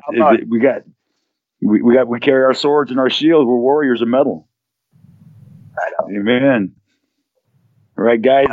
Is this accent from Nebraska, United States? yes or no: yes; Omaha, Nebraska, United States; Well, I come from the Omaha metal scene, man. In Omaha, it is wicked.